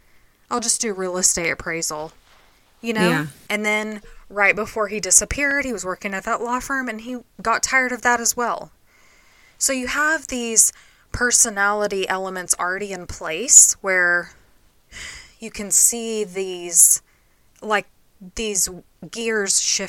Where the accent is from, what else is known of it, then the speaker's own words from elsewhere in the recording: Texas, United States; I mean, we're from Texas, yeah, where you can drive 8 hours and still be, yeah, in Texas.